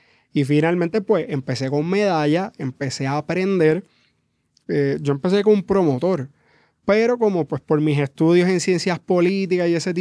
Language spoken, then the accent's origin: Spanish; Mayagüez, Puerto Rico; nacido y criado en Mayagüez, hasta hace 8 años atrás estuve viviendo allí.